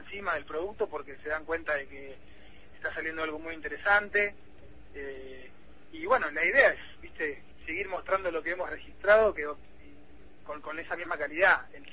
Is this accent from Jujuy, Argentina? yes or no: no; La Plata, Buenos Aires Province, Argentina; somos nosotros los platenses.